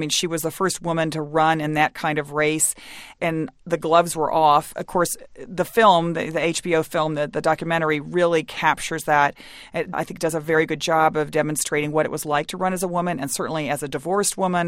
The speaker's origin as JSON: {"language": "English", "town": "Dallas", "region": "Texas", "country": "United States", "tie": "born or raised there", "said": "I grew up in Dallas, Texas, which was a very conservative city at the time."}